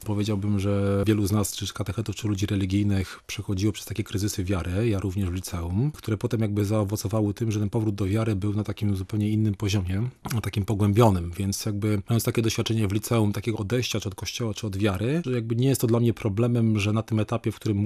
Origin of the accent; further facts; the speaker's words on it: Rypin, Kuyavian-Pomeranian Voivodeship, Poland; Znaczy, ja pochodzę z małego miasteczka, Który nazywa się Rypin.